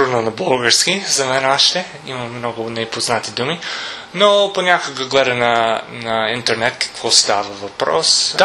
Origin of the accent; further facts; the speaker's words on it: United States; Bulgarian is a second language; now in Europe; Аз идвам от Америка, където история е само 200 години.